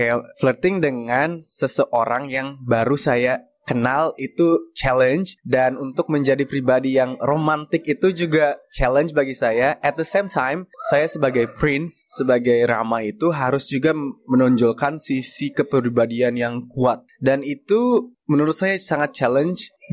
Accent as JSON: {"language": "Indonesian", "town": "Anyer", "region": "Banten", "country": "Indonesia", "said": "Karena daerah saya itu di daerah wisata Anyer, Carita."}